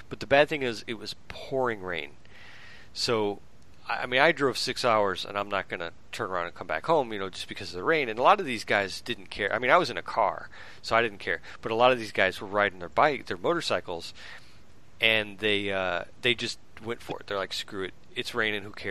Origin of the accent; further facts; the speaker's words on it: Indiana, United States; So I'm about probably 6 hours from Indianapolis. So I grew up there in Indiana.